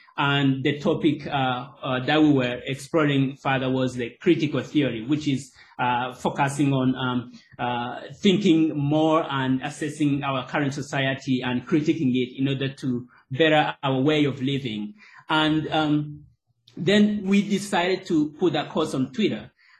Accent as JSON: {"language": "English", "country": "Rwanda", "said": "I am from Rwanda, East Africa, which is where I did my undergraduate nursing training and my master's in global health delivery."}